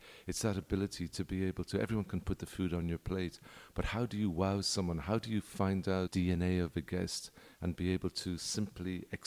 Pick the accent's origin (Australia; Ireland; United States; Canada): Ireland; Mexicans, you know, I'm Irish.